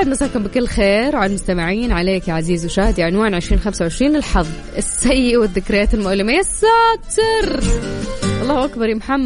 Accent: Jeddah, Makkah Province, Saudi Arabia

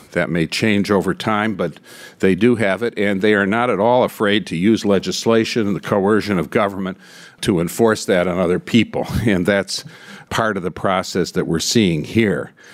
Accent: Michigan, United States; When I was in my home state of Michigan recently

